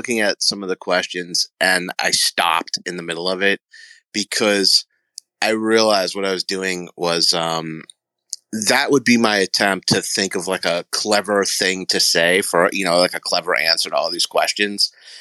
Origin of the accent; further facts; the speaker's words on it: Huntington, New York, United States; born there; now in Delray Beach, United States; I was born in Huntington, New York.